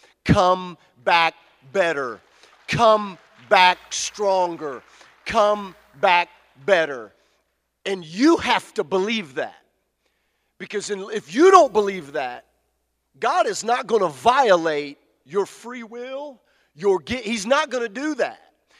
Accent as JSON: {"language": "English", "region": "Louisiana", "country": "United States", "said": "I'm Cajun. I'll come where you are."}